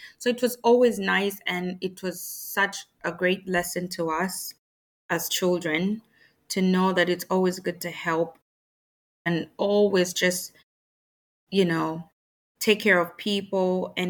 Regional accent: Kitwe, Copperbelt, Zambia; also born or lived in Mufulira; So I was born in Kitwe, Zambia, and I spent half of my childhood there, and then I moved to Muflira

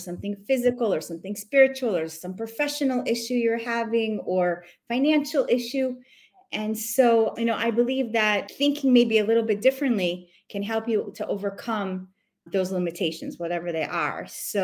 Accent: United States; moved away as an adult; now in Israel; I grew up in America till about the age of 30. We made Aliyah right after September 11th. So Israelis going to America sometimes consult with me.

